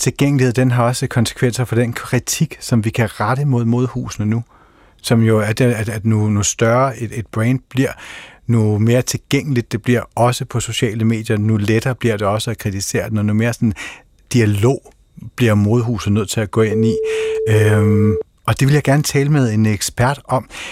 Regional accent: Kerteminde, Region of Southern Denmark, Denmark; Jeg kommer fra Kerteminde, og så en gang om måneden, så tog jeg til Odense

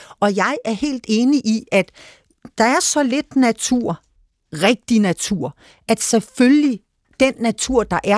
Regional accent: Dianalund, Zealand, Denmark; jeg kan jo vokset op ved Gadekæret nogle år i min barndom i Dianalund

